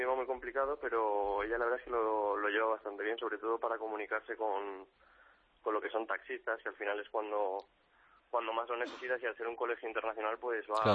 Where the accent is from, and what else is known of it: Spain